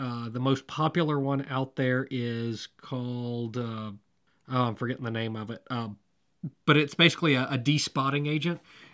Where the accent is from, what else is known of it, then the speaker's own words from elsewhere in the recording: Georgia, United States; They're actually out of my home state of Georgia.